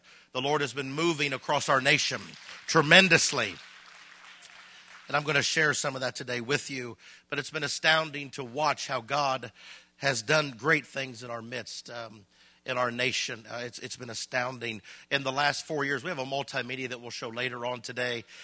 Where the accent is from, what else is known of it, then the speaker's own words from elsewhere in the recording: Columbus, Ohio, United States; I am from Columbus, Ohio. Originally, that is my home. Been born and raised there. Fifth generation Pentecostal, and blessed by that.